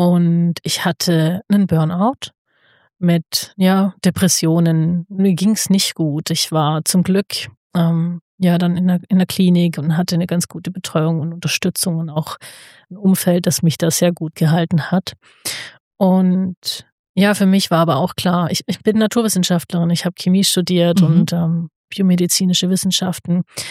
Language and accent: German; Nürtingen, Baden-Württemberg, Germany; also ich bin aus Nürtingen, also ganz genau Zitzeshausen.